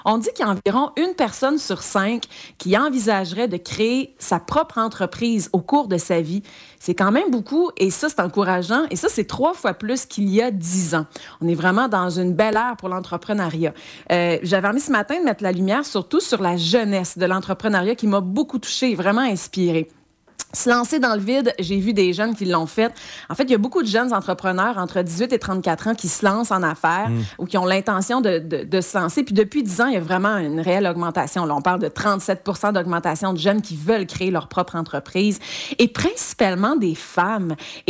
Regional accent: Granby, Quebec, Canada; C'était chez nous à Green Bay.

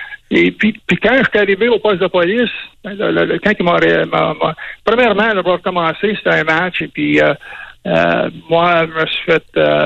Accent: Témiscamingue, Quebec, Canada; Je parlais en anglais assez facilement, parce que je viens de Témiscamingue.

